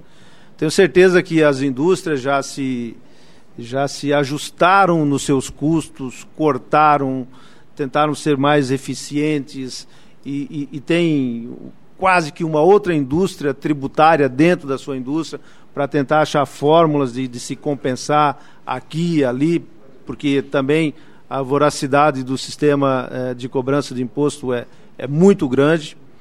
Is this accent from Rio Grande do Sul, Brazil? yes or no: yes; Rio Grande do Sul, Brazil; eu sou gaúcho